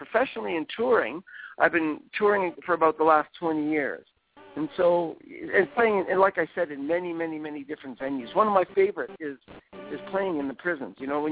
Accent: Canada; moved away; I'm originally from Canada, and I moved to this beautiful country in 1997.

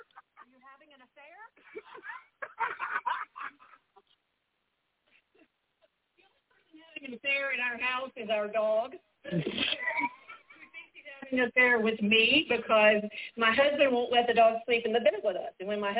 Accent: Georgia, United States; now in Maine, United States; I live in Maine, but I grew up in Georgia. Go dogs.

